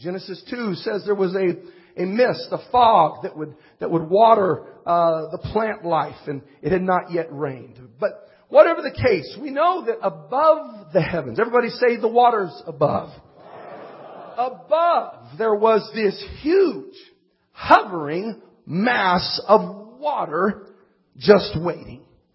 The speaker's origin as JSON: {"language": "English", "region": "California", "country": "United States", "said": "Now, I'm from Southern California. We barely know what rain is."}